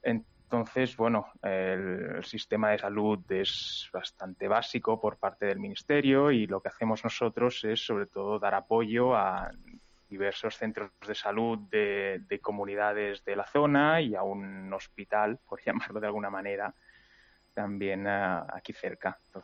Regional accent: Palma, Balearic Islands, Spain; now in Democratic Republic of the Congo; Yo soy de Mallorca, de Palma. De Palma de Mallorca.

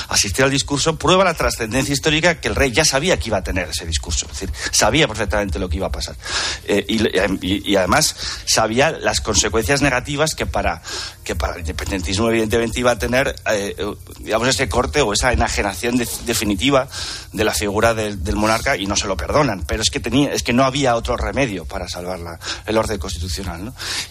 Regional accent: Spain; no yo como periodista sino como español

